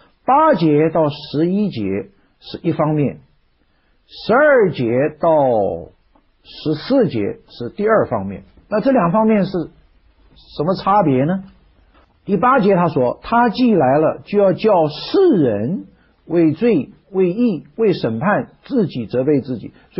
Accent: China; 所讲的一定就是我们中国人的文化的根基

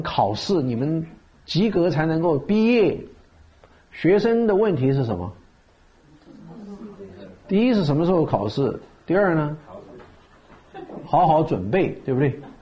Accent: China; 你真正去想一想，就用我们中国人四散天下来做比喻来理解

